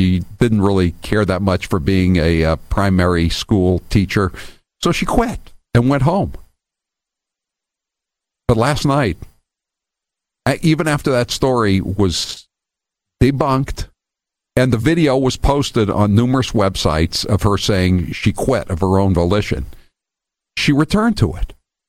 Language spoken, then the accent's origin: English; Massachusetts, United States; And, you know, we're from Massachusetts, so we pay particular attention to the fake Indian, Elizabeth Warren.